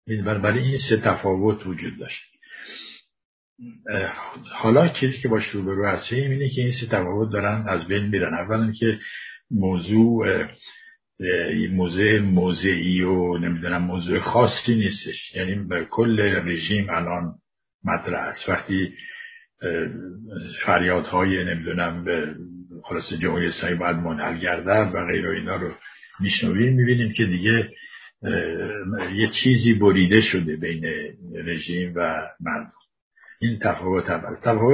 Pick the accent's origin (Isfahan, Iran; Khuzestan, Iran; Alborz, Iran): Khuzestan, Iran; من خودم خوزستانی هستم